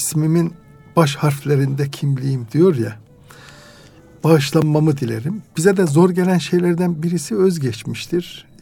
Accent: Erzurum, Turkey; born there; Erzurum doğumluyum. Erzurum İmam Hatip Lisesi, Atatürk Üniversitesi İslami İlimler Fakültesini bitirdim.

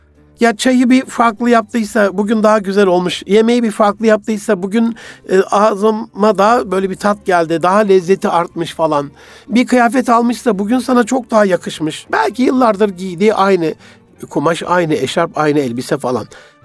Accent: Gaziantep, Turkey; Ben daha böyle bir Antepli olarak o iştahla otururum o sofra yani.

